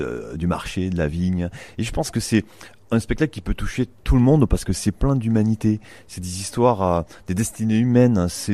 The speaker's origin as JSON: {"language": "French", "town": "Argeliers", "region": "Occitanie", "country": "France", "said": "Alors moi, je suis d'Argeliès à 18 kilomètres de Lézignan, donc je connais bien parce que tout petit déjà, enfin, je venais souvent au marché avec mes parents"}